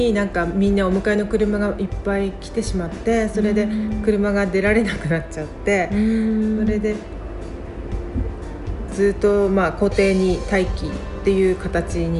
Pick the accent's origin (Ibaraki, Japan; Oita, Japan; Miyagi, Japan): Miyagi, Japan; Matsushima; now in Onagawa, Japan; 松島です。